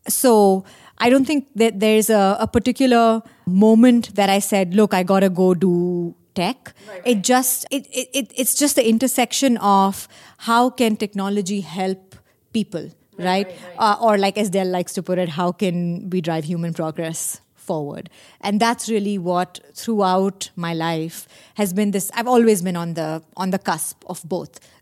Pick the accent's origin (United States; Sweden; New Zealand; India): India; Delhi; So I'm from India. I spent my early years growing up in Delhi.